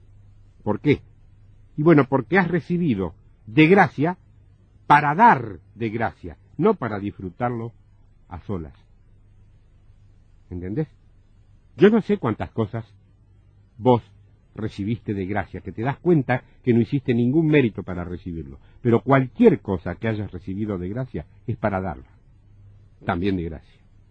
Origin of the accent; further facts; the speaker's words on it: Argentina; Si yo me voy a vivir a Alemania, sigo siendo argentino.